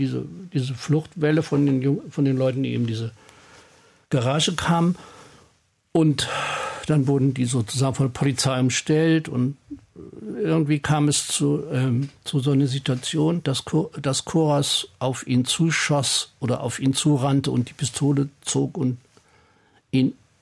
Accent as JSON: {"language": "German", "region": "Hesse", "country": "Germany", "tie": "born or raised there", "lives_now": "Berlin, Germany", "said": "ich war erst nach Marburg an der Lahn gegangen, das war in der Nähe meiner Heimatstadt"}